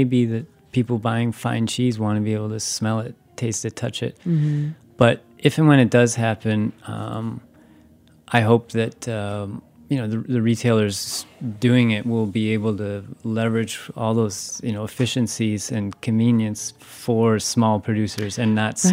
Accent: Wisconsin, United States; I'm from Wisconsin. We have the Wisconsin Milk Marketing Board, now the Dairy Farmers of Wisconsin.

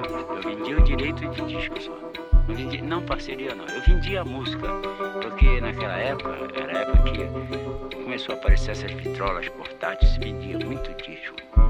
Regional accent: Rio de Janeiro, Brazil; born there; Nasci no Rio de Janeiro, na rua, no bairro do Catete, na rua Ferreira Guiana, em 1908, no dia 11 de outubro.

